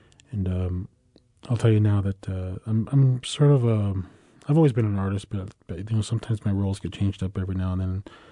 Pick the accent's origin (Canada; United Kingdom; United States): United States; Navajo Nation; It's sort of represents where I grew up and on the Navajo Reservation.